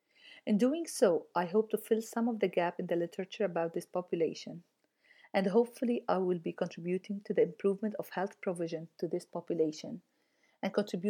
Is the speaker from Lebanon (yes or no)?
yes; Lebanon; now in United States; Growing up in Lebanon is a completely different experience compared to growing up in the United States.